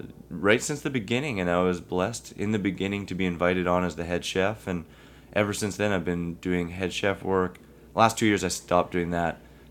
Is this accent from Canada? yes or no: yes; Saskatoon, Saskatchewan, Canada; I'm from Saskatoon, Saskatchewan. It's in Canada. It's in the central part of Canada. I always call it the heart of Canada because it's just off to the left, just a little bit.